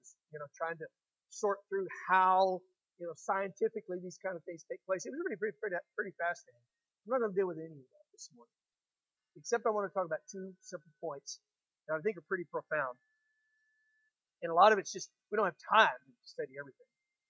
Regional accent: Aransas Pass, Texas, United States; I was born on the Gulf Coast of Texas in a town called Corpus Christi. And right outside of Corpus was kind of a little semi-suburb town called Aransas Pass, and that was my hometown.

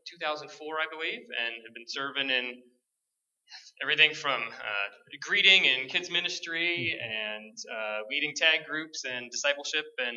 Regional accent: Federal Way, Washington, United States; I was born and raised here in Federal Way, a proud TJ Raider like this guy over here and Sean Slattery and maybe some others of you.

